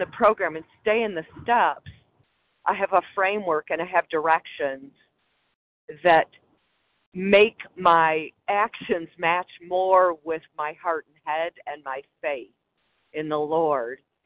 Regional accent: Michigan, United States; from Michigan.

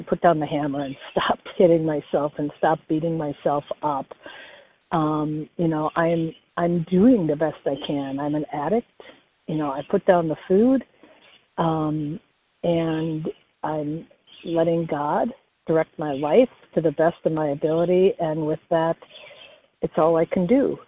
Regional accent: Wisconsin, United States; I'm from Wisconsin, and I am a compulsive overeater.

